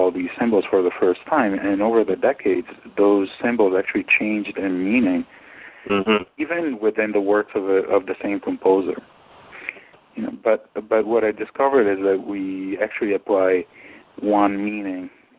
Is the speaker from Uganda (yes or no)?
no; Italy; English is a second language; I started actually quite late. I was 12 years old, and it's rather common in Italy